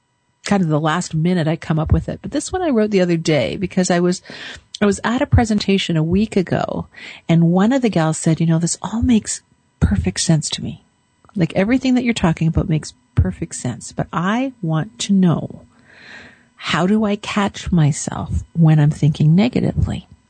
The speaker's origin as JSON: {"language": "English", "country": "Canada", "said": "Please know that I'm from Canada"}